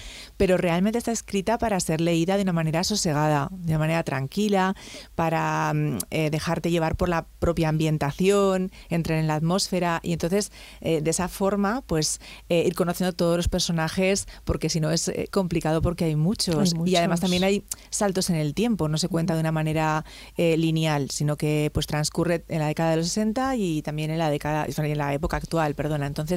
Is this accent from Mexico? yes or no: no; Zaragoza, Aragon, Spain; moved away; yo soy de Zaragoza, llevo muchísimos años, llevo 23 años fuera de aquí, pero al final siempre vuelves pues a tus raíces, ¿no?